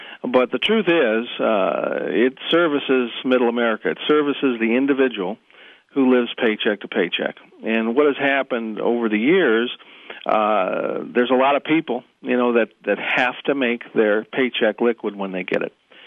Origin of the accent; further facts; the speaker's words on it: Cleveland, Ohio, United States; Well, always happy to talk to a show that's based in my hometown, Cleveland.